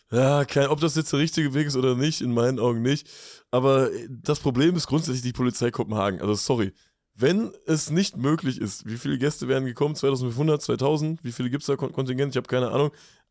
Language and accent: German; Lippstadt, North Rhine-Westphalia, Germany; Ich finde das ja spannend, ich komme aus Lippstadt.